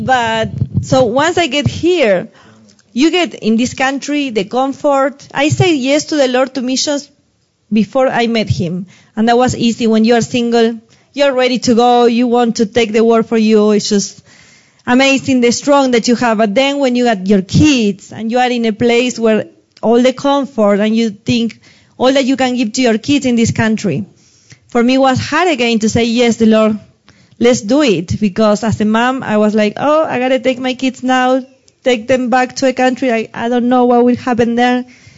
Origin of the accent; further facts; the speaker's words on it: Argentina; English is a second language; I'm from Argentina. I was raised and born in Argentina.